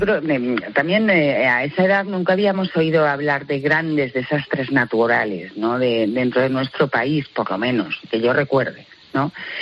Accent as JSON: {"language": "Spanish", "town": "Madrid", "region": "Community of Madrid", "country": "Spain", "said": "yo soy de Madrid"}